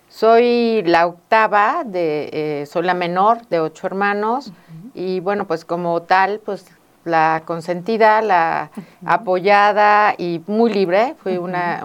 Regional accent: Mexico City, Mexico; now in Morelos, Mexico; Soy originaria de la Ciudad de México mm-hmm. y tengo en Morelos 15 años mm-hmm. y la verdad, pues ahorita ya soy totalmente morelense. Ya no regreso a la Ciudad de México.

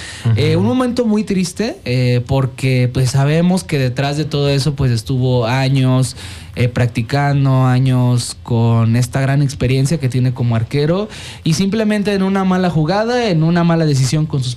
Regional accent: Mexico; yo como mexicano

